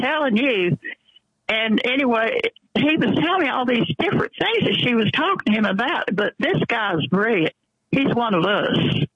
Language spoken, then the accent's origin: English; the South, United States; I'm a Southerner. And I said, you can't tell me anything about Southern history.